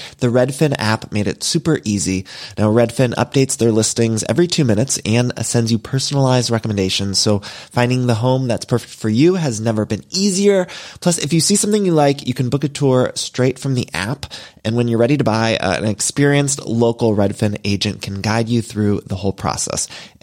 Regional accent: Ohio, United States; now in Los Angeles, United States; I'm from Ohio. I live in LA, but I'm from Ohio.

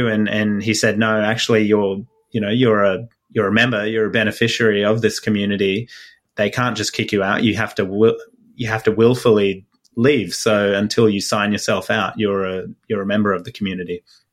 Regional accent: Australia; I'm an Australian based here

